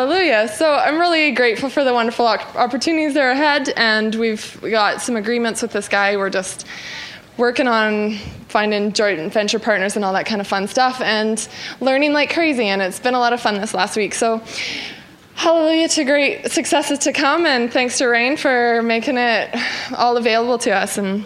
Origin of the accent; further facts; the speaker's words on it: Alberta, Canada; I'm from Northern Alberta.